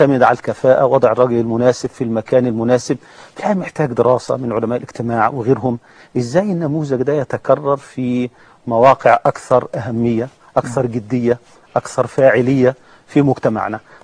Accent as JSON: {"language": "Arabic", "country": "Egypt", "said": "لا شك كلنا كمصريين نحب أن بلدنا تتقدم في كل المجالات"}